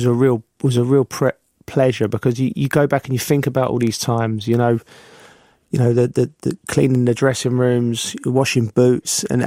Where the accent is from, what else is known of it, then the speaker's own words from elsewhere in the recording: Kentish Town, London, United Kingdom; You know, like I said, I come from Kentish Town, which I'm really proud of.